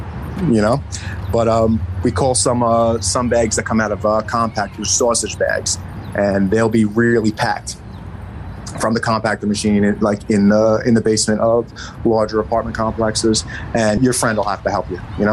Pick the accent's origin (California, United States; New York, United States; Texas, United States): New York, United States; Queens; now in Brooklyn, United States; Born and bred, yeah. I was born in Queens and I'm living in Brooklyn now.